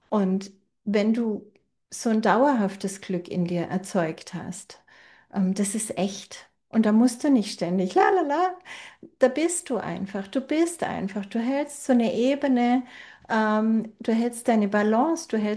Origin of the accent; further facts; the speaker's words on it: Baden-Württemberg, Germany; Ich komme ja selber ursprünglich aus dem Schwabenland.